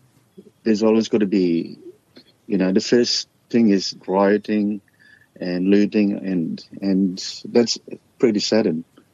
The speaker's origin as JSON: {"language": "English", "country": "Solomon Islands", "tie": "born or raised there", "said": "I grew up back in the Solomon Islands, and I knew the people there."}